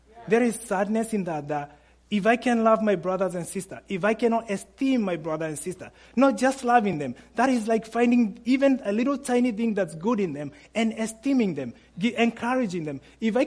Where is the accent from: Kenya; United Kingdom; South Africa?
Kenya; now in Michigan, United States; I'm from Kenya. If you guys don't know that, yes. Actually, Michigan